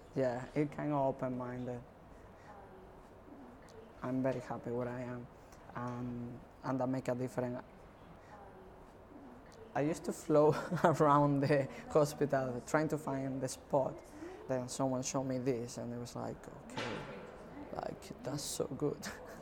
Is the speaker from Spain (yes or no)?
yes; Spain; English is a second language; now in Edinburgh, United Kingdom; I have 33 years old and I live in Edinburgh, but I'm originally from Spain